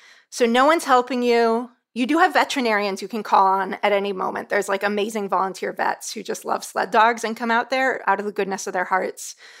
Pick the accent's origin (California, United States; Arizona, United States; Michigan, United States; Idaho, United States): California, United States; I grew up in California.